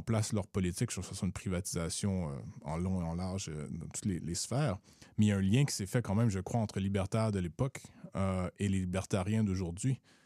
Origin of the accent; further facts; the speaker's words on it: Montreal, Quebec, Canada; Je suis de Montréal, donc je vais à Québec de façon sporadique, là, de façon ad hoc une fois de temps en temps.